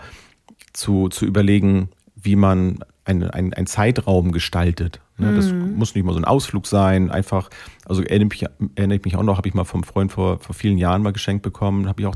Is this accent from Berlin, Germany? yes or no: no; Bad Segeberg, Schleswig-Holstein, Germany; Vielleicht ist es auch bei uns in Segeberg ein bisschen anders als hier.